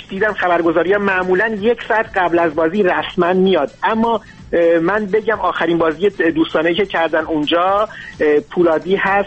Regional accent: Iran; همه ما ایرانی هستیم

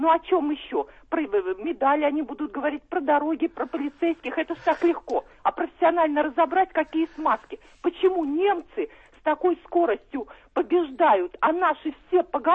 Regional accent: Moscow Oblast, Russia; Я из Подмосковья.

